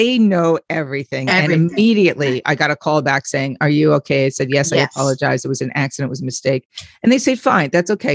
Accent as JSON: {"language": "English", "town": "Glen Head", "region": "New York", "country": "United States", "tie": "born or raised there", "said": "I grew up in Long Island, and once or twice a year, the town that I grew up in, Glen Head, would do an emergency response system for families."}